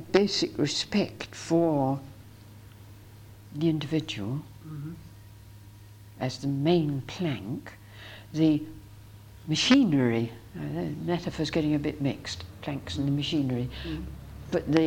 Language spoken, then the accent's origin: English; Scotland, United Kingdom; As a Scot, I think we're not so class-conscious.